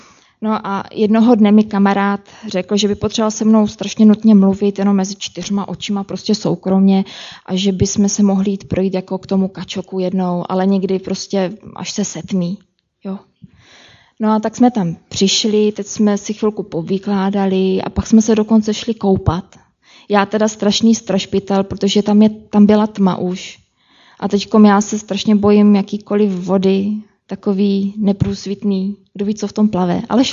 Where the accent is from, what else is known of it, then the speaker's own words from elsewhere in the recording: Moravia, Czechia; protože jsem z Moravy